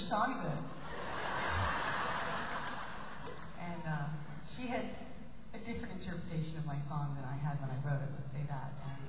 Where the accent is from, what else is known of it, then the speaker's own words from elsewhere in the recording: Canada; now in United States; that's how we do it in Canada. Just joking, I'm working on it. I'm an American now